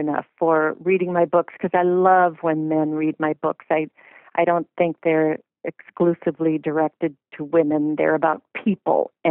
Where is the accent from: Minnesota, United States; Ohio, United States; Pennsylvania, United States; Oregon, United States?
Minnesota, United States; See, I'm a Minnesotan, so we pronounce it Candy Ojai.